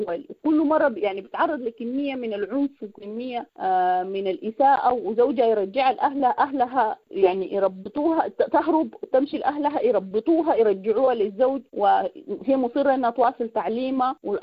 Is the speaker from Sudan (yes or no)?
yes; Sudan; now in Canada